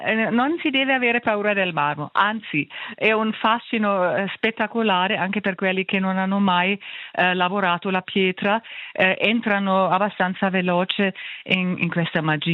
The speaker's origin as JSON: {"language": "Italian", "country": "Germany", "tie": "born or raised there", "also_born_or_lived": "Hamburg", "second_language": "Italian", "moved": "as an adult", "lives_now": "Peccia, Switzerland", "said": "di origine sono tedesca, sono nata e cresciuta in Germania e poi ho studiato arte tra l'altro ad Amburgo e poi ho studiato con il diploma la pedagogia e anche la terapia dell'arte prima di venire a Peccia."}